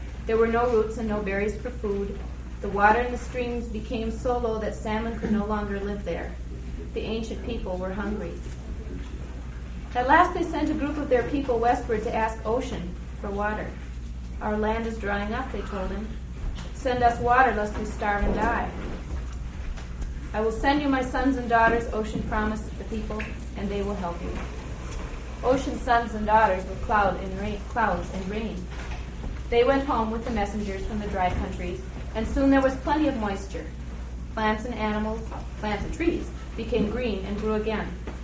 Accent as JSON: {"language": "English", "region": "Midwest", "country": "United States", "said": "I guess I sort of have to start with an apology for being a Midwesterner talking about the Cascades"}